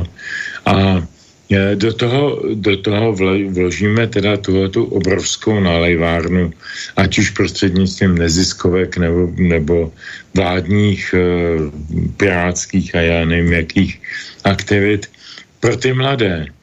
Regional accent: Brno, South Moravian Region, Czechia; zejména my, co jsme z Brna a mluvíme takovým způsobem jako on

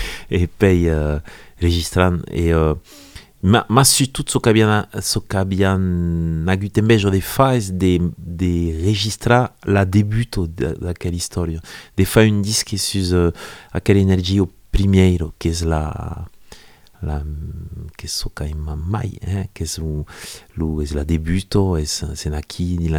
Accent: Narbonne, Occitanie, France; je suis d'ici, je suis de Narbonne

